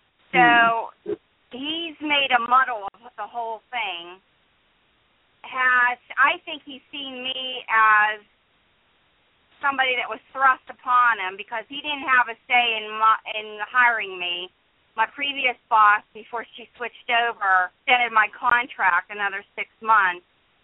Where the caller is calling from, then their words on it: New Jersey, United States; I'm calling from New Jersey.